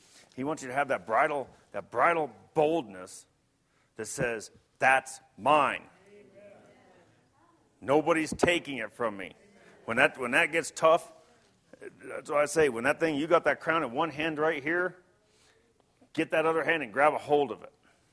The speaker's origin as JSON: {"language": "English", "region": "Colorado", "country": "United States", "said": "I'm from Colorado, so I know we have a lot of chili here too."}